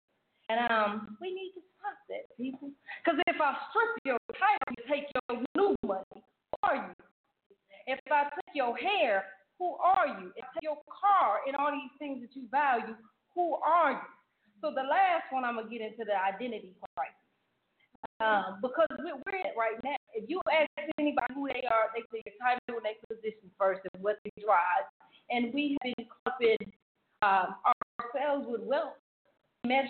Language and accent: English; Chicago, Illinois, United States; Call in 773. I'm from Chicago, baby.